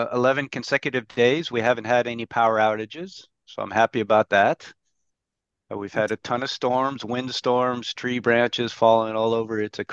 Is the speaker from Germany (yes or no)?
no; Mountain View, California, United States; So as you know, I was born in Mountain View. I grew up in what is now called Silicon Valley.